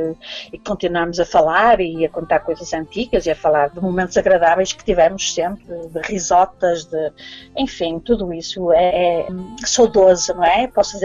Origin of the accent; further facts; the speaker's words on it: Portugal; moved away; no futuro eu penso voltar para a minha terra, porque, sei lá, é o nosso lar, é o nosso berço, não é? Como assim dizer, não é? Portanto, eu gostaria muito de voltar para Portugal